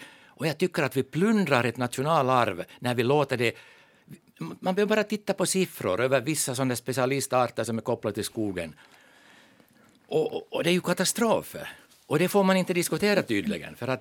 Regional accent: Ostrobothnia, Finland; Jag är ju hemma från Österbotten här som fritidshuset och jag brukar säga att jag lever i exil för att det var via skogsbruket som jag hamnade i exil.

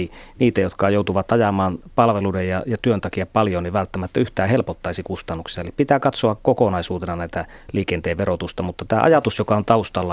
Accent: Lapland, Finland; itsekin olen Lapista ja dieselautolla siellä ajan

